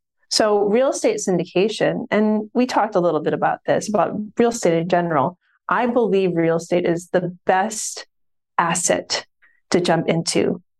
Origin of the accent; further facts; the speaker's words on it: Hawaii, United States; and I'll save you me growing up in Hawaii and all that stuff for later date.